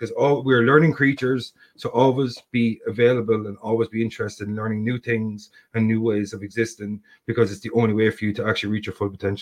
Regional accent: England, United Kingdom; accent: Midlands; my accent, like I'm from the Midlands, so we kind of mispronounce certain words, like even though like I'd be considered well spoken enough, that like a TH becomes a D and stuff like that. And we drop letters at the end of certain words.

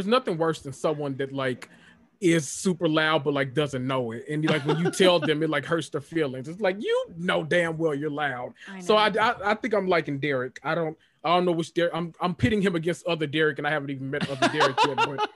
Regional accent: Tennessee, United States; He's from Tennessee, my home state.

